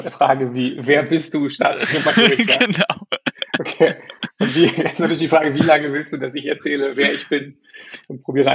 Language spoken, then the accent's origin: German; Bremen, Germany; Ich bin als erstes mal in Bremen geboren und groß geworden